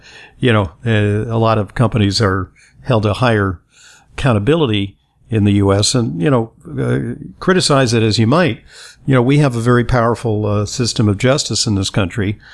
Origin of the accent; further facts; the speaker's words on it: New York City, New York, United States; I'm from New York City.